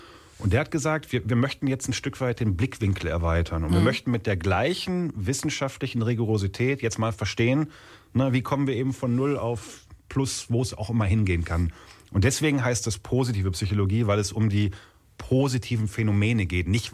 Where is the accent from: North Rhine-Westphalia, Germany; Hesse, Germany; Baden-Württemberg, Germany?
North Rhine-Westphalia, Germany; Hamm; ich komme aus Hamm